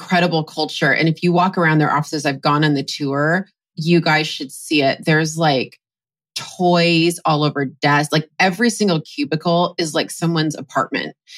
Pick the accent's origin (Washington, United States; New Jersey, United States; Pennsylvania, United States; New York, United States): Washington, United States; Seattle; And because I'm from Seattle, I just want to shout out, you know, REI and Patagonia are two Seattle companies